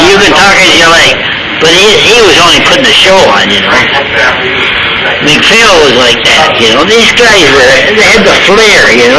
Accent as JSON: {"language": "English", "town": "Brooklyn", "region": "New York", "country": "United States", "tie": "born or raised there", "said": "I grew up in Brooklyn."}